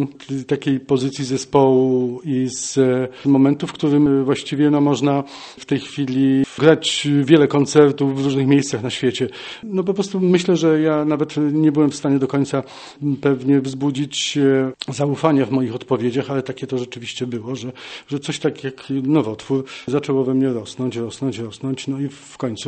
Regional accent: Silesian Voivodeship, Poland; przecież i niedaleko Katowic się urodziłem i niedaleko Katowic chodziłem do szkoły. Tam studiowałem

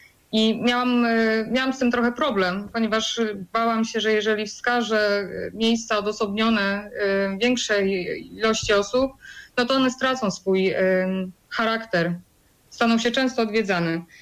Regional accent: Poznań, Greater Poland Voivodeship, Poland; bo ja pochodzę z Głuszyny.

